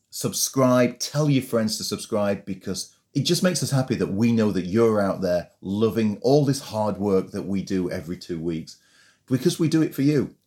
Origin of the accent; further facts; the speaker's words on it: United Kingdom; It's just a big part of being British, and that's what we're good